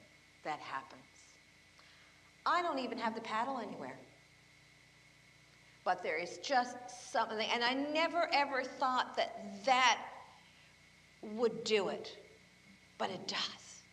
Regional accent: Newfoundland and Labrador, Canada; the only ponds I can think of are the ones I grew up fishing at in Newfoundland.

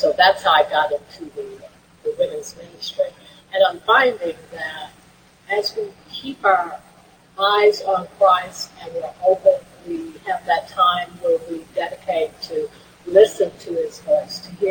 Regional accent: Canton, Kansas, United States; I was born and raised in Canton, Kansas, in a small township called Quintero, a very tight-knit community where truly the whole village raised you.

